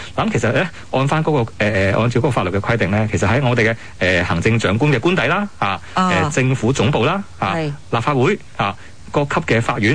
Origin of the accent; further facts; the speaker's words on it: China; 因為始終大家都即係作為中國人啦